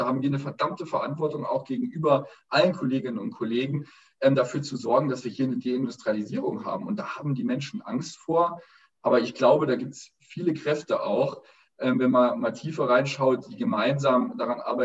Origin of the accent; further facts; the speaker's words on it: Wadgassen, Saarland, Germany; Ich komme aus Wattgassen